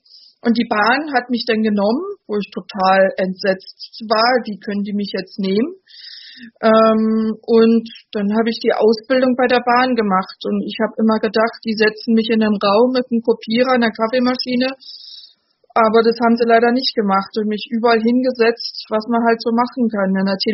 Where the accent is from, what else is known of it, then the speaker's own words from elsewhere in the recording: Berlin, Germany; Ich komme aus Ostberlin